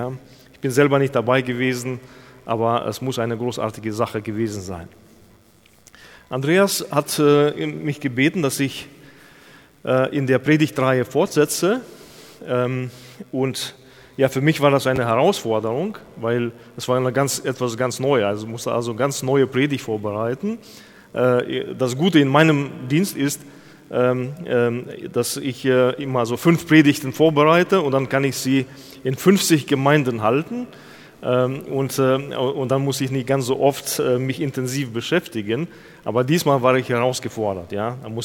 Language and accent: German; Bielefeld, North Rhine-Westphalia, Germany; Ich komme aus Bielefeld, eine Stadt, die es angeblich gar nicht gibt.